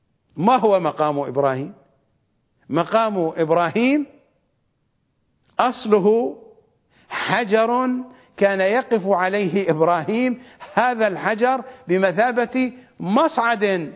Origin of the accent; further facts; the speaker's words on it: Iraq; accent: Iraqi; عجينة كباب كما نقول بلهجتنا الشعبية العراقية